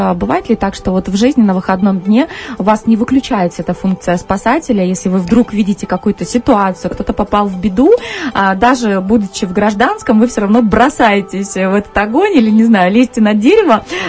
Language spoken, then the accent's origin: Russian; Rechytsa, Gomel Region, Belarus; ну вот я просто из Речицы